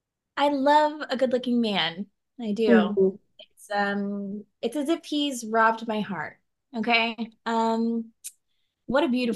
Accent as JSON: {"language": "English", "town": "Kansas City", "country": "United States", "tie": "born or raised there", "also_born_or_lived": "Southern Missouri", "said": "Well, I grew up in Kansas City. I lived in Southern Missouri, which whole different subgenre of the Midwest."}